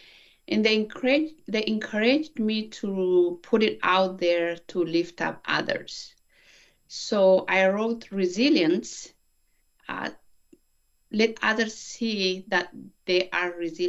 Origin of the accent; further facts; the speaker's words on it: Oromia, Ethiopia; I was born and raised in Oromia State, Ethiopia, where my ethnic background being Oromo, my Christian belief, and also being a woman